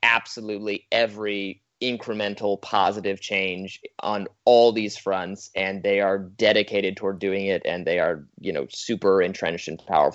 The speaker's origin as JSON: {"language": "English", "region": "Michigan", "country": "United States", "said": "You know, I'm from Michigan, so I've been familiar with her work for a while"}